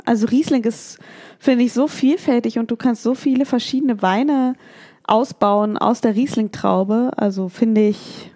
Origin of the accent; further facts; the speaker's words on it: Northern Germany, Germany; wir kommen aus dem Norden